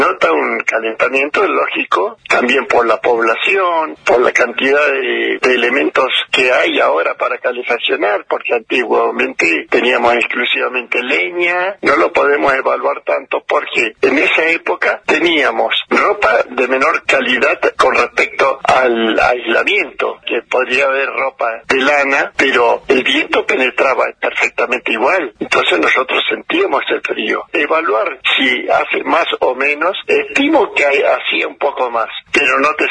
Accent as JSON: {"language": "Spanish", "town": "Esquel", "region": "Chubut", "country": "Argentina", "tie": "born or raised there", "said": "Yo soy nativo de Esquel"}